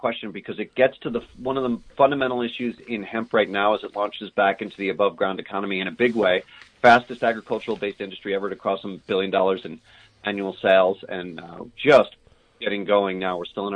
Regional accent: New Mexico, United States; And it only became legal here in my home state of New Mexico last year.

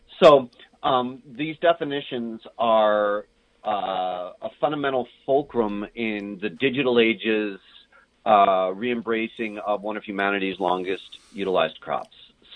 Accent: New Mexico, United States; And it only became legal here in my home state of New Mexico last year.

